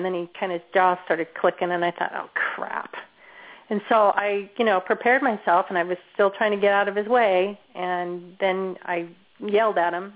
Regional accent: Utah, United States; also born or lived in Alaska / Washington; now in California, United States; And I've lived in Alaska, and I've lived in Washington State, and now California. So I've been, and I grew up in Utah, so I've all throughout the West

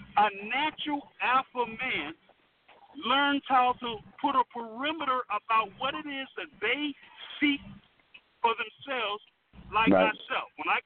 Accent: Miami, Florida, United States; My mother was so concerned. I come from Miami.

